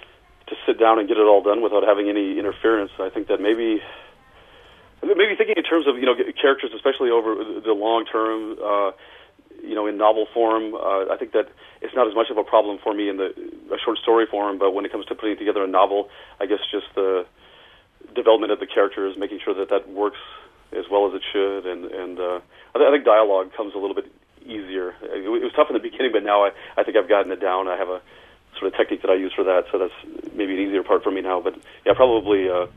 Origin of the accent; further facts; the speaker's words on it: Michigan, United States; I grew up by the other border, up by Canada, and... so I went from one border to the other, you know, up in northern Michigan, in a sparsely populated area in the Upper Peninsula of Michigan